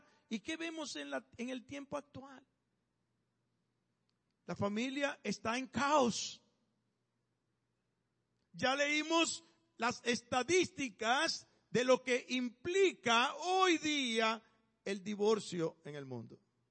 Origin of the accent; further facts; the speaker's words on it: Dominican Republic; Yo soy de la República Dominicana.